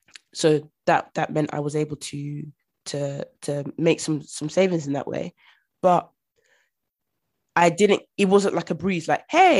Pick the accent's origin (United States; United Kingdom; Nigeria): Nigeria; For example, me, I'm Nigerian. My parents came to this country